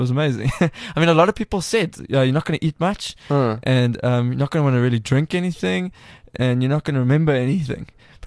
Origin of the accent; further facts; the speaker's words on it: Cape Town, Western Cape, South Africa; I'm from Cape Town